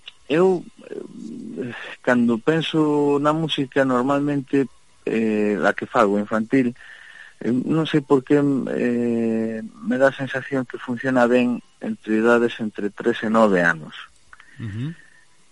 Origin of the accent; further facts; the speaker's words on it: Mexico; ainda que me criei en México, non me tocou toda esa época